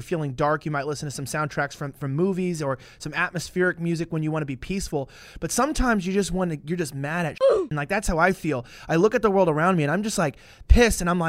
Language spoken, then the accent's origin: English; Hollywood, California, United States; I'm from Hollywood, so I know what people do in Hollywood to get where they are.